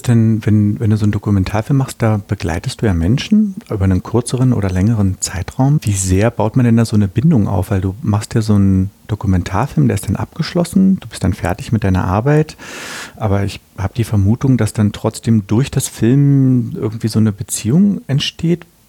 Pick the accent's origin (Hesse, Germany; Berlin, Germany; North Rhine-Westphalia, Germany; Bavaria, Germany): Berlin, Germany; für mich als Berliner